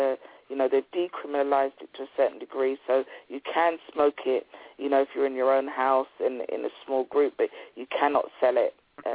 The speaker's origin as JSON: {"language": "English", "country": "Jamaica", "lives_now": "United Kingdom", "said": "And I had a similar experience when I went to Jamaica, because I'm from Jamaica."}